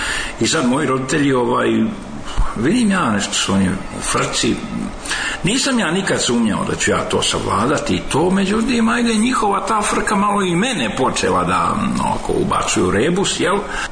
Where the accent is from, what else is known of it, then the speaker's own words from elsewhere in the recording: Sarajevo, Federation of Bosnia and Herzegovina, Bosnia & Herzegovina; also born or lived in Drvar; now in Belgrade, Serbia; U osnovnu školu završio sam u Sarajevu, srednju također, fakultet počeo u Sarajevu, završio u Beogradu, završio sam njemački i engleski jezik, inače još govorim španski, italijanski, ruski i tako još poneki.